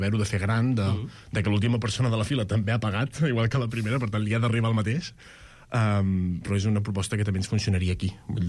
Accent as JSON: {"language": "Catalan", "town": "Vic", "region": "Catalonia", "country": "Spain", "said": "Jo sóc de Vic"}